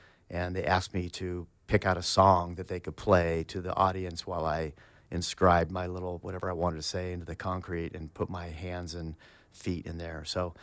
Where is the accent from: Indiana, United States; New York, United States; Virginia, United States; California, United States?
California, United States; Pasadena; So I've had a great life. I grew up in Pasadena, San Marino, went to USC, moved down to the Orange County area right out of school, started Quicksilver.